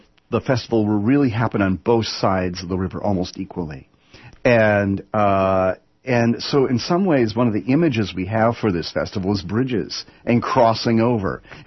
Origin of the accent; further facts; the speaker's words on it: Menominee, Wisconsin, United States; also born or lived in Austin, Texas; I was born and raised in the Midwest, born in Wisconsin, Menominee, Wisconsin, Me No Money, Wisconsin.